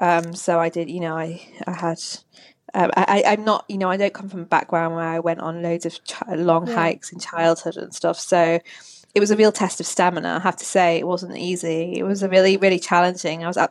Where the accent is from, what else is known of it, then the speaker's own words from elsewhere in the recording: Manchester, North West England, United Kingdom; I'm from the north. I was born and bred in Manchester.